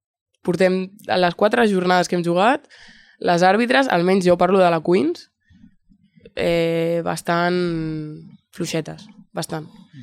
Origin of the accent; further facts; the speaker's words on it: Castellar del Vallès, Catalonia, Spain; Jo he vingut aquí perquè sóc de castellà, jo sóc de castellà